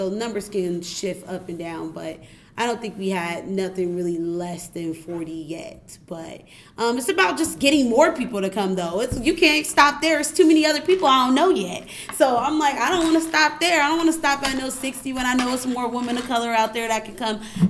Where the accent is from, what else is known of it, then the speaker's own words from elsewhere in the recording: Richmond, California, United States; I'm a junior here studying political science, and I'm from Richmond, California.